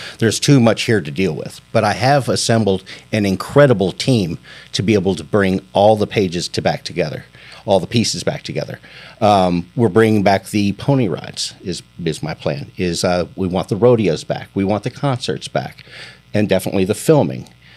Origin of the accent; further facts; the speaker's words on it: Roanoke, Virginia, United States; born there; now in Tucson, United States; I was born in Roanoke, bounced around the country for a little bit, military family. And at 16, I kind of went on my own and have ended up here in Tucson.